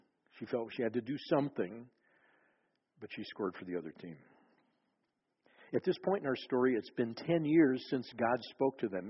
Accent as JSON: {"language": "English", "region": "Minnesota", "country": "United States", "tie": "born or raised there", "said": "And I grew up in Minnesota, so I watched the Minnesota Vikings."}